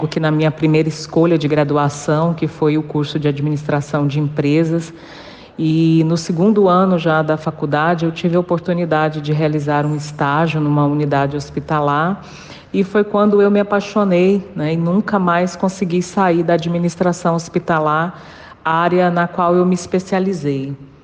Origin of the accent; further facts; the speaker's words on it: Tocantins, Brazil; Eu sou natural do estado do Goiás, que depois da divisão ali resultou na criação do mais novo estado da Federação Brasileira, né, o estado de Tocantins, o antigo norte de Goiás.